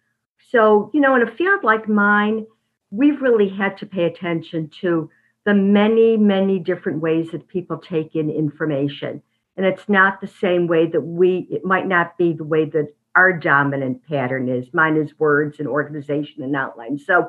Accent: Syracuse, New York, United States; I grew up in Syracuse, still my home, and siblings are there.

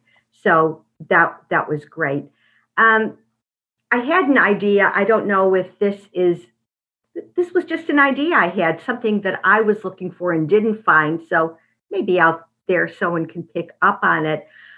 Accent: Syracuse, New York, United States; I grew up in Syracuse, still my home, and siblings are there.

